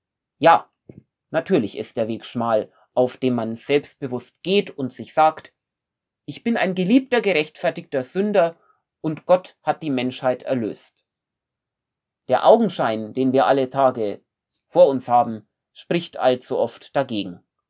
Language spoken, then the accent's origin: German; Nuremberg, Bavaria, Germany; Ich weiß noch gut, wie schön das einmal eine ältere Frau aus meiner Heimatgemeinde in Nürnberg ausgedrückt hat.